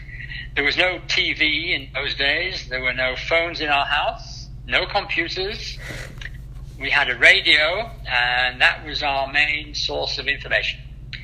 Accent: Yorkshire and the Humber, United Kingdom; The place I was brought up in Yorkshire in the north of England was bombed during the war. As a child, I was among the children who were evacuated from the towns into the countryside

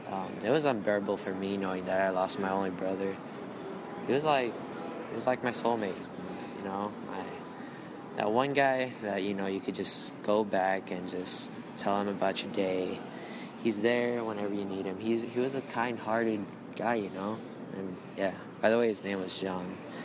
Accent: Los Angeles, California, United States; I'm from Los Angeles, California. I'm 14 years old.

